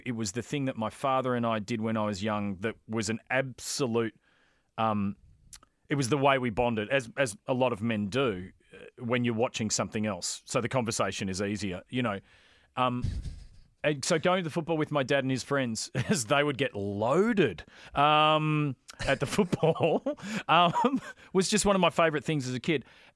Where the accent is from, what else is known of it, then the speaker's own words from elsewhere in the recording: Brighton, Victoria, Australia; like I grew up in Brighton, but I was going out to Windy Hill